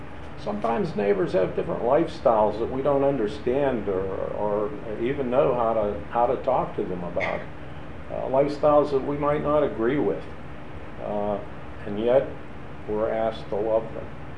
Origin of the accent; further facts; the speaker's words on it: Verona, Pennsylvania, United States; And I grew up in Verona, which is up the river, up the Allegheny River, about 12 miles from the point.